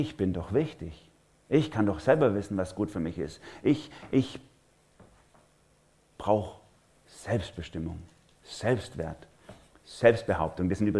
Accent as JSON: {"language": "German", "country": "Germany", "said": "da haben wir ein bisschen einen ambivalenten Bezug als Deutsche."}